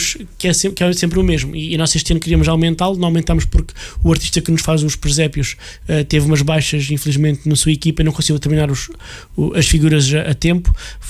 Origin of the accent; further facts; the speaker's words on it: Cortém, Portugal; eu... sigo o presépio da minha aldeia, que é o de Cortém